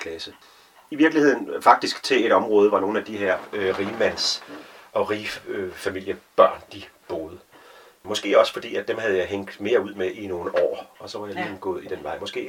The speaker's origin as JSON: {"language": "Danish", "town": "Herning", "region": "Central Denmark Region", "country": "Denmark", "tie": "born or raised there", "said": "Jeg voksede op i Hernings første ghetto, tror jeg. Et socialt boligområde, beboet primært af mennesker med lav social status og korte uddannelser og høj skilsmisserate"}